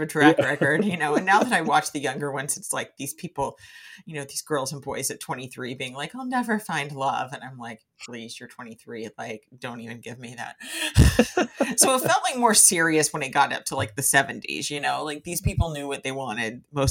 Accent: Tennessee, United States; I grew up in Tennessee in the 90s, and I didn't know that there was men's basketball because the only game in town were the Lady Vols.

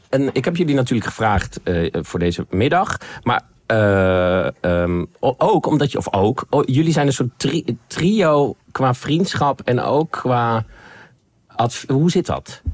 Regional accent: Twello, Gelderland, Netherlands; born there; dat is dicht bij mijn geboortegrond, namelijk Twello.

